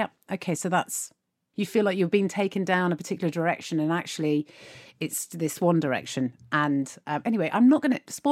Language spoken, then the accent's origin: English; United Kingdom; Because as British people, we listen to Hugh Laurie doing House.